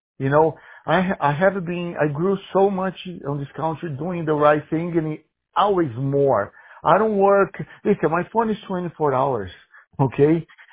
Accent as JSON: {"language": "English", "country": "United States", "said": "No, I'm an American citizen. I'm American, my brother."}